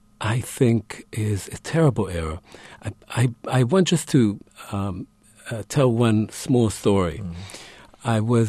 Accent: Israel; they realized that I come from Israel.

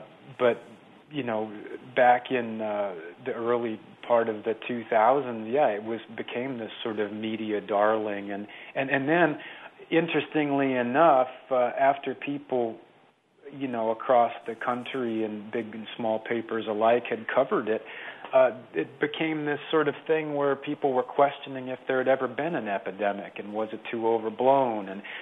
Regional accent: Midwest, United States; I mean, I'm not from a small town, but I'm from the Midwest, and everybody in my family is from a small town.

